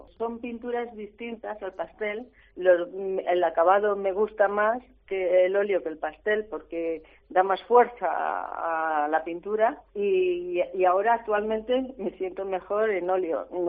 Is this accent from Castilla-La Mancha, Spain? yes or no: yes; Castilla-La Mancha, Spain; como soy manchega, también tengo cuadros de La Mancha